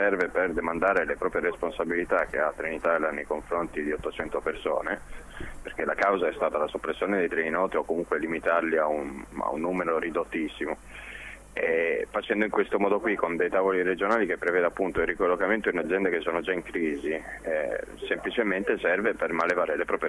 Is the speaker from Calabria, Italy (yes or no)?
no; Turin, Piedmont, Italy; now in Rome, Italy; Guarda, io sono di Torino, solo che sono partito da Torino insieme ad altri miei colleghi il 23 novembre scorso.